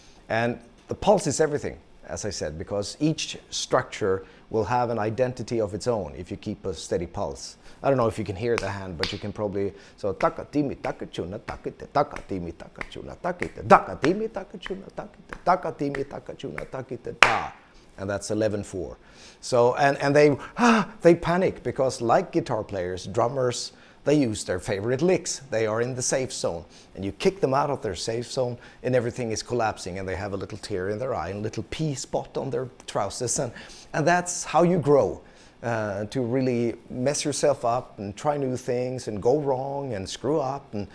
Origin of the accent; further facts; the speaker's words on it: Sweden; English is a second language; Yes, I can. I am from Sweden.